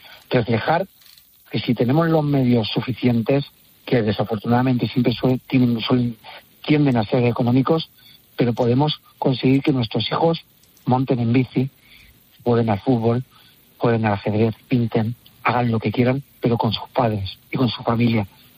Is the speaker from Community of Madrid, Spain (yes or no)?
no; Albacete, Castilla-La Mancha, Spain; Nosotros somos de Albacete